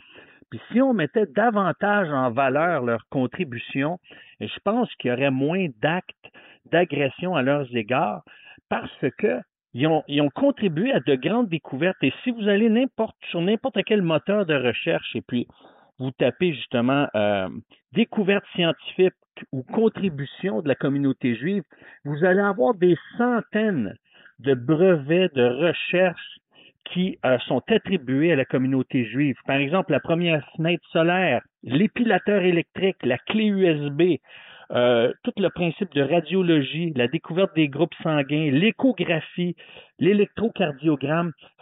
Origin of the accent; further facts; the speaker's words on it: Montreal, Quebec, Canada; born there; je suis né à Montréal et j'ai vu l'évolution de la communauté juive orthodoxe.